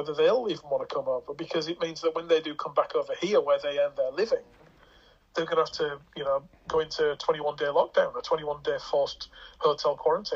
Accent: England, United Kingdom; I don't know because I'm English and I live here

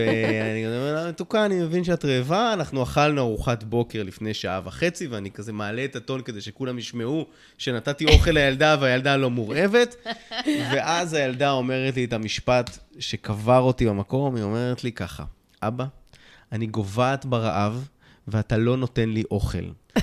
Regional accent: Hatzerim, Southern District, Israel; אני במקור מקיבוץ חצרים

